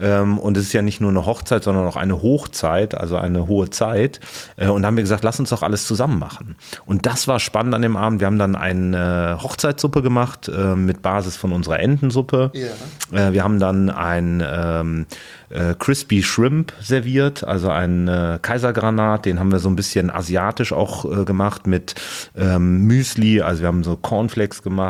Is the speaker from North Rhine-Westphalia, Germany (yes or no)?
yes; Cologne, North Rhine-Westphalia, Germany; born there; Ich als gebürtiger Kölner habe ja Spaß am Verkleiden.